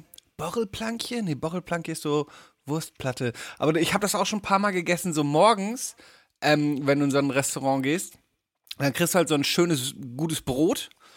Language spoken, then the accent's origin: German; Netherlands; ich meine, wir haben auch viel Imbiss, aber das isst du ja auch nur, wenn du hier so, weißt du, als Holländer gehst du ja nicht jeden Tag eine Bittergarnitur reinstellen irgendwie.